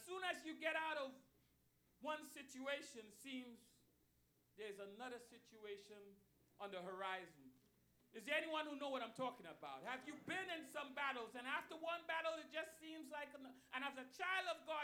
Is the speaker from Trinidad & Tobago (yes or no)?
yes; Trinidad & Tobago; Trinidad and Tobago.